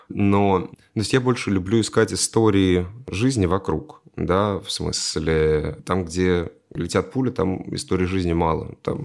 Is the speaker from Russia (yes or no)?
yes; Russia; В смысле, когда люди узнавали, что я россиянин